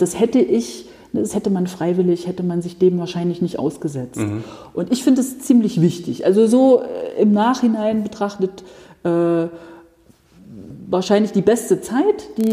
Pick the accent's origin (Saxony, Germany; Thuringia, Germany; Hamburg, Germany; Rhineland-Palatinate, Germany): Thuringia, Germany; Erfurt; also born or lived in Weimar; In Erfurt und Umgebung. Also in Erfurt, ich bin in Weimar mal in die Schule gegangen, wo ich kleiner war. Meine Eltern haben dort auch gewohnt. Dann sind wir hierher gezogen.